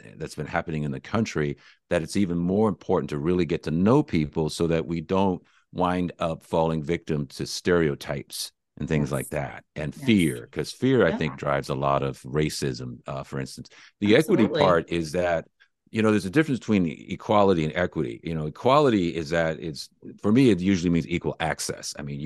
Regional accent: Los Angeles, California, United States; also born or lived in Honolulu; now in Seattle, United States; And originally I'm from Los Angeles, and I moved up to Seattle in 1988, and pretty much have been here the entire time, except for a five-year period when my wife and I lived in Honolulu

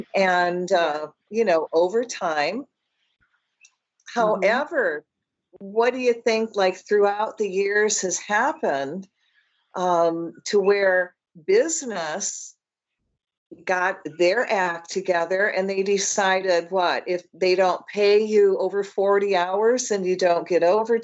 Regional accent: Michigan, United States; And I grew up in Michigan and in the Dearborn, Detroit area.

